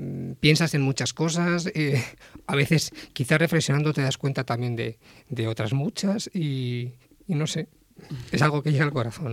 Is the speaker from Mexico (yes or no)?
no; Castile, Spain; Como castellanos que somos, a veces somos fríos para lo nuestro